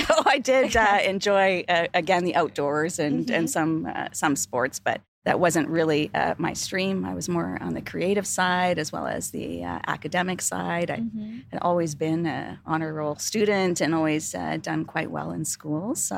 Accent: Thunder Bay, Ontario, Canada; So I was born and raised in a small to medium-sized town in Northern Ontario, Thunder Bay, Ontario, to be precise, in Canada.

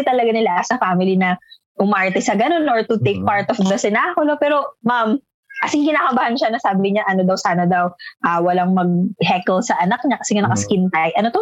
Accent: Malibay, Metro Manila, Philippines; may sinakulo kami dito sa Malibay, where I'm from.

